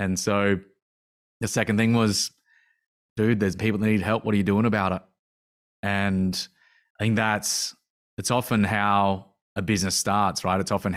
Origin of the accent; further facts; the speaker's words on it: Australia; I was born in Outback Australia and did all my schooling out there.